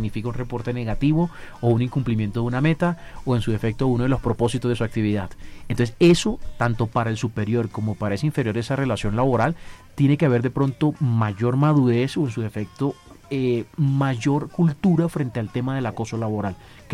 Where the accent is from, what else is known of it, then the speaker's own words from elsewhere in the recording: Caribbean coast, Colombia; accent: costeño; incluso mi acento me delata, de pronto no le gustan los costeños